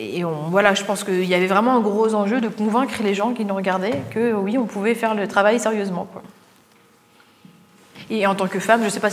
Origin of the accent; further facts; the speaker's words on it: Poitiers, Nouvelle-Aquitaine, France; J'ai fait toutes mes études à Poitiers. J'ai fait l'école, le collège, le lycée et même l'université à Poitiers.